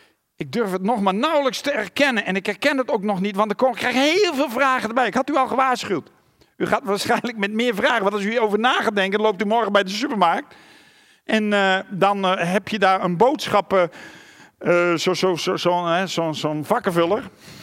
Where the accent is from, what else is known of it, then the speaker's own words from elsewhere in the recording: Gelderland, Netherlands; Ik kom van de Veluwe, vind het belangrijk, de leer moet zuiver zijn.